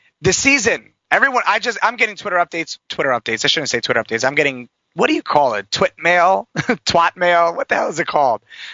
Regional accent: New York, United States; The West Coast, love you all, but I'm a New Yorker. Born and raised, and I love it here.

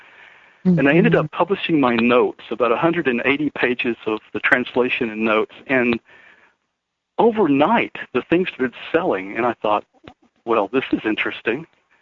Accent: Deep South, United States; I am from the Deep South, the Bible Belt, and was going through seminary training

